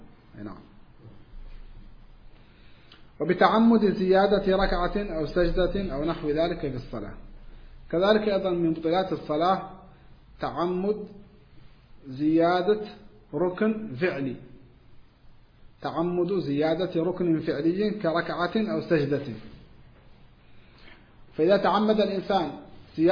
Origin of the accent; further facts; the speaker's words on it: Morocco; وهذا يسمى عندنا في المغرب يسمى مساجين الإمام